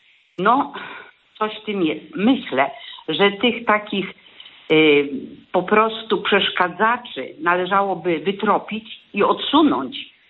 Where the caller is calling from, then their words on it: Zielona Góra, Lubusz Voivodeship, Poland; Ja z Zielonej Góry dzwonię